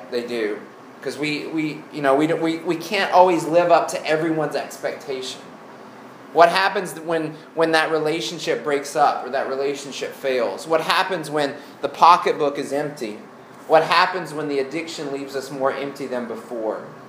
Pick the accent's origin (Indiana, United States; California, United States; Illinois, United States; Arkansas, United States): Arkansas, United States; now in Louisville, United States; I mean, we had vines growing up in Arkansas, but they didn't grow as fast as they do here.